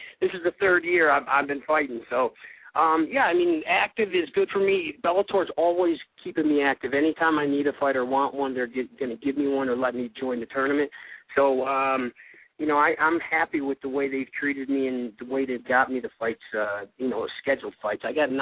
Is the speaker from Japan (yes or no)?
yes; Japan; English is a second language; now in United States; No, featherweight, when I came from Japan here, they didn't really have the 35 yet, 135, the Bantamweight.